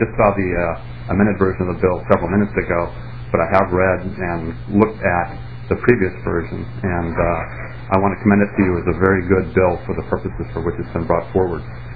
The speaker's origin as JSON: {"language": "English", "town": "St. Paul", "region": "Minnesota", "country": "United States", "tie": "born or raised there", "said": "I grew up in St. Paul."}